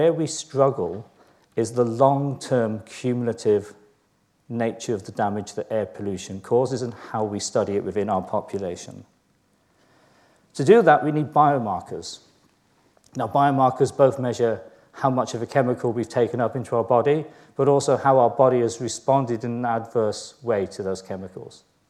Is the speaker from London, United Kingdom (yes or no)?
yes; London, United Kingdom; my data, a lot of it's going to come from London because I'm a Londoner